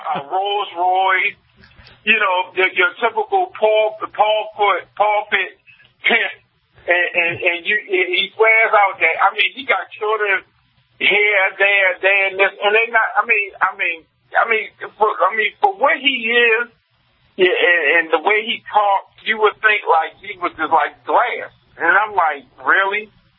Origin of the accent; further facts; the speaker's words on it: New York, United States; because I'm always trashing them because I'm a New Yorker. So, I mean, my thing is, I see what we pay for in New York.